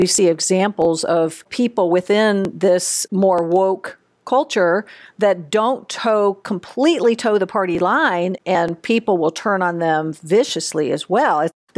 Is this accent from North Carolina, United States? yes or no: yes; Raleigh, North Carolina, United States; I was reading a report this morning, and I'm from Raleigh, North Carolina, and this is a safe city in general.